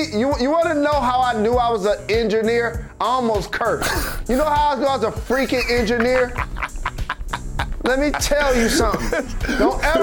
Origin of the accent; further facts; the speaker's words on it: Michigan, United States; And remember, I'm from Michigan. So it's wintertime we doing this.